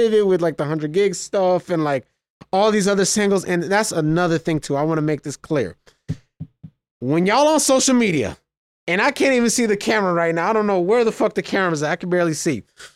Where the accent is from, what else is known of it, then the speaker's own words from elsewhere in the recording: San Jose, California, United States; I'm from San Jose, like, I grew up around Mexican